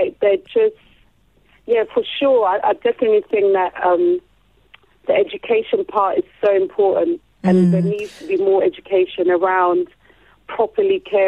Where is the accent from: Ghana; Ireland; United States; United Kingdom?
Ghana; Accra, Greater Accra; So for me, growing up in Accra in my primary years was such a solid foundation.